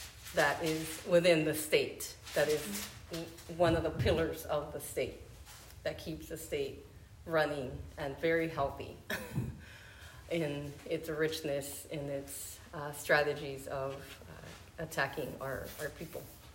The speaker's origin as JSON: {"language": "English", "town": "Los Angeles", "region": "California", "country": "United States", "tie": "born or raised there", "said": "So I grew up in East"}